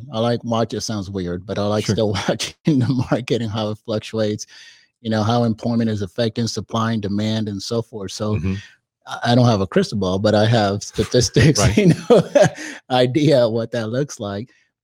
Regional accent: Puerto Rico; first language Spanish; English is a second language; moved away; I was born in Puerto Rico.

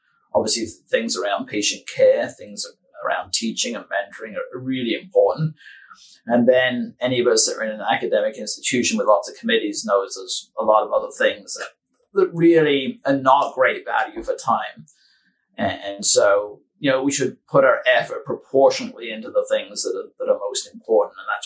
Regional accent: United Kingdom; And being British, I love the garden as well.

